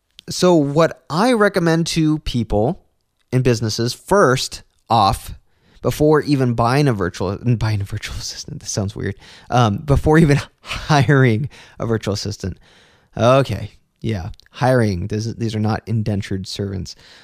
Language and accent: English; Philippines; For me, when you're working directly for me as a Filipino virtual assistant, you get bonuses, you get a steady paycheck, and so on.